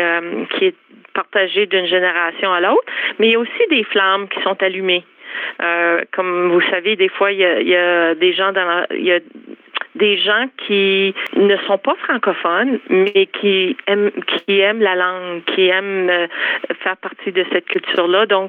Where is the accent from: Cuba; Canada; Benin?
Canada; Chéticamp, Nova Scotia; born there; moved away as an adult; Je suis une Acadienne de la Nouvelle-Écosse. Je suis née à Chéticamp, qui est sur le sentier Cabot, qu'on appelle en anglais le Cabot Trail.